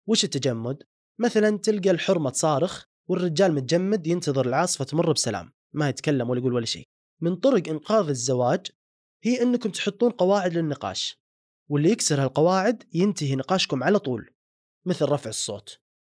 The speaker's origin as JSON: {"language": "Arabic", "country": "Saudi Arabia", "said": "في جملة منتشرة عندنا بالسعودية تقول لك عامل كما تعامل"}